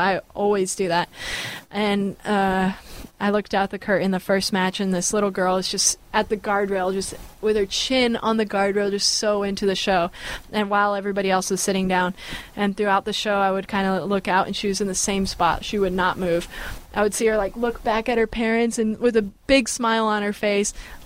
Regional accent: California, United States; if I choose this one, I have to spell it B-A-Y, because I'm from the Bay Area.

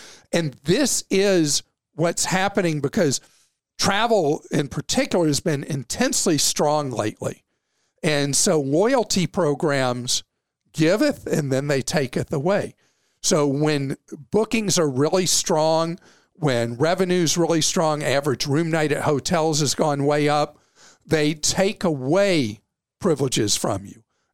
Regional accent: the South, United States; I'm a Southerner, so I just don't get the Dunkin' Donut kind of donut

